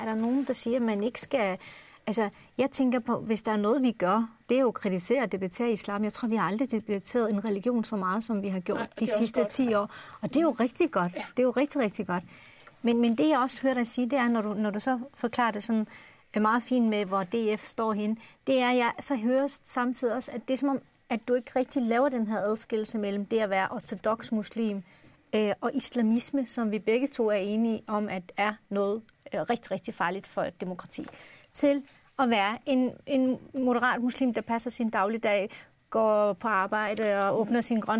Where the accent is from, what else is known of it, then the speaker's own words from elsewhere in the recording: Turkey; nu min rød i Tyrkiet, om du kommer fra den ene by, hvor jeg kommer fra, eller nabolandsbyen